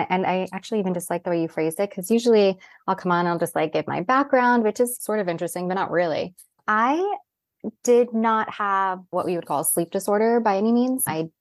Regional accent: New York City, New York, United States; My favorite color as a New Yorker is black.

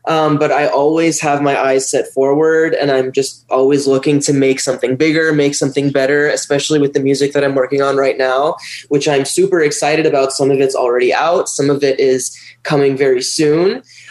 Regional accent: Ottawa, Ontario, Canada; born there; now in Toronto, Canada; I was born in Ottawa. I have a Persian background, although I'm Canadian born, and now I'm living in Toronto.

